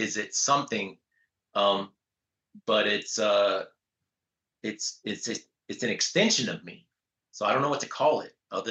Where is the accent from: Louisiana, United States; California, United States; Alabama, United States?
California, United States; Reseda; Here in Reseda, just in my hometown here in the valley.